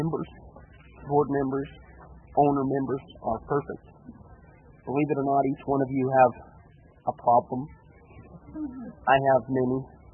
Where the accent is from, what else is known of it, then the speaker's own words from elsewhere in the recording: Israel; I grew up in Israel, it's great.